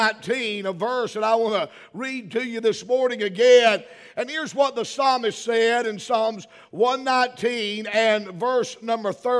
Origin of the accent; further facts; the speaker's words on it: United States; born there; Just because I was born in America didn't make me a Christian.